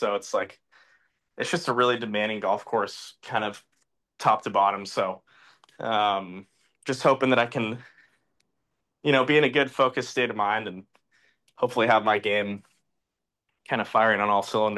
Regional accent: Washington, United States; I mean, I grew up obviously in Washington and played a lot of tree-lined golf

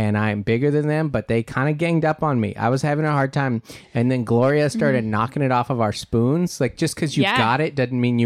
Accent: Federal Way, Washington, United States; The funniest, that was the classic growing up in Federal Way.

